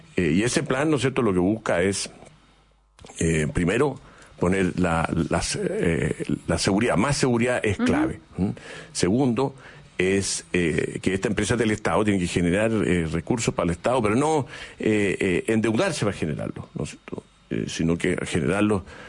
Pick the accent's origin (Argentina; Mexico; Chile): Chile; Ese liderazgo que nos hace ser orgulloso de esta empresa como chilenos